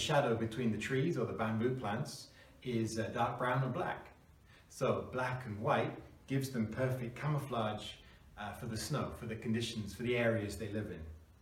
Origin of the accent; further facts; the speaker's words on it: England, United Kingdom; We in the West, I'm from England, didn't know about pandas until 1869.